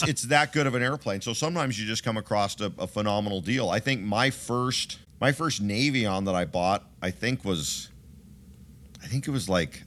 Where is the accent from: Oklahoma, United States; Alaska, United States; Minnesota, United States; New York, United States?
Alaska, United States; So growing up in Alaska, I knew what a Bushmaster was.